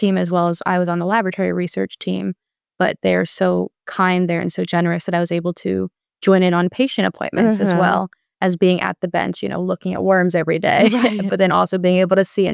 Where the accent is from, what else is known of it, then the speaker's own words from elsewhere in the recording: New Jersey, United States; Yeah, I am from New Jersey. I grew up in New Jersey.